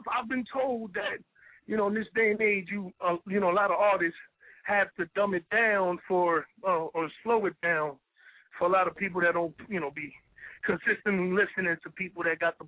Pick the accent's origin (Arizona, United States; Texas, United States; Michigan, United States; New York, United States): New York, United States; Brooklyn; like I said, I'm from Brownsville, Brooklyn, and, you know, niggas out here really didn't skateboard back then.